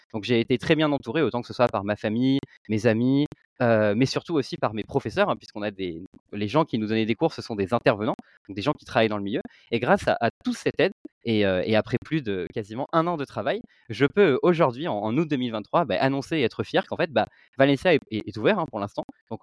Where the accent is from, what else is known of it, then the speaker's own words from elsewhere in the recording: Provence-Alpes-Côte d'Azur, France; also born or lived in Paris; je suis originaire du sud de la France, c'est là que j'ai grandi plus précisément en Provence, entre mer et montagne si je peux dire ça. Et j'ai passé les cinq dernières années à Paris pour faire mon diplôme.